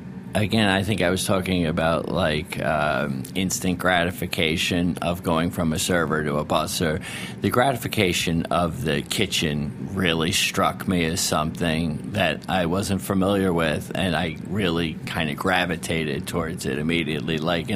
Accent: Narragansett, Rhode Island, United States; And when I grew up in Rhode Island, I grew up in a little town called Narragansett, Rhode Island, and Point Judith is in Narragansett, and that's the fishing port of Rhode Island.

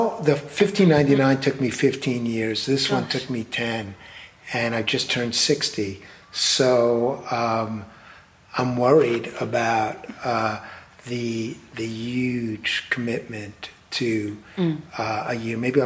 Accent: New York, United States; Well, I'm a New Yorker

